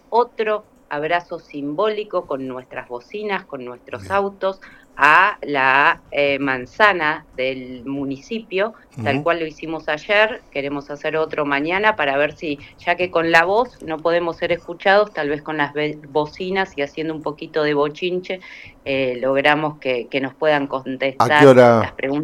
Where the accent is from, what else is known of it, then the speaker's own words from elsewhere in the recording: San Martín de los Andes, Neuquén, Argentina; born there; Yo soy nacida en San Martín de los Andes